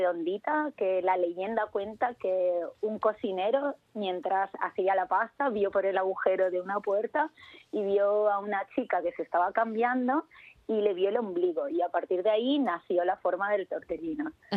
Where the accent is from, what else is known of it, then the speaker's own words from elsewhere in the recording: Castellón, Valencian Community, Spain; now in Modena, Italy; nosotros venimos de Castellón y Castellón es la ciudad, digamos, por excelencia de la cerámica en España.